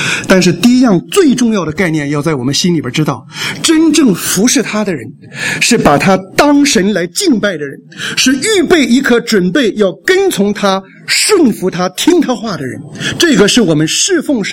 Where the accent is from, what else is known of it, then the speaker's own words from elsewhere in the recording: Taiwan; 所以我们台湾人有一次请他吃饭的时候